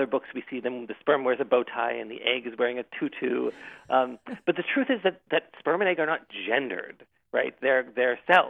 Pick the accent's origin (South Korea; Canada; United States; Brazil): Canada; and I grew up in Canada.